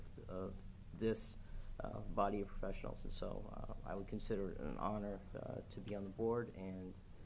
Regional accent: Salem, Oregon, United States; I'm from Salem, Oregon.

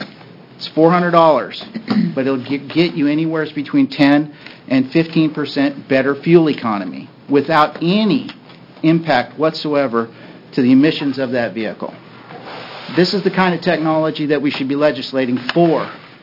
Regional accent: Corvallis, Oregon, United States; I'm from Corvallis, Oregon, and I'm a mechanical engineer.

